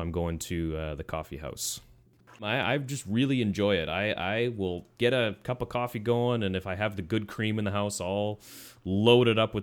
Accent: Saskatchewan, Canada; moved away; the town that I grew up in Saskatchewan, where we used well water.

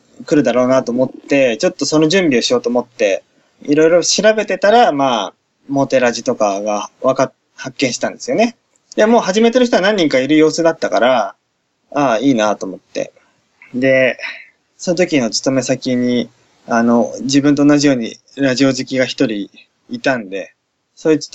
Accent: Kanto, Japan; 関東勢なんですよ。僕と一緒で、出身がね。

